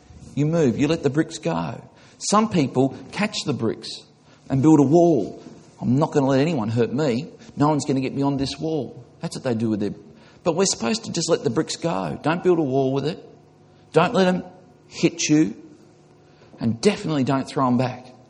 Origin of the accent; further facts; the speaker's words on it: Australia; he was surprised, not being Australian, not being familiar with our culture, he was surprised at the fact that people gave flowers.